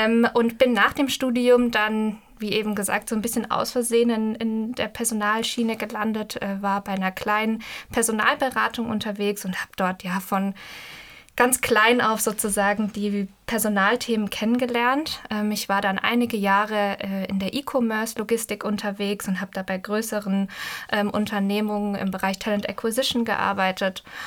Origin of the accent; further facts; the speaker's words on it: Freiburg, Baden-Württemberg, Germany; born there; Und ich bin gebürtige Freiburgerin.